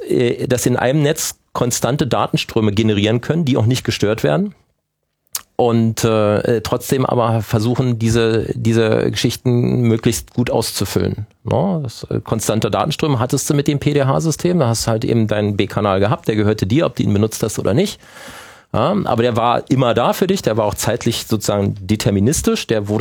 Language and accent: German; Berlin, Germany; Ich meine, hier als Berliner hast du halt 3,5 Millionen Berliner gehabt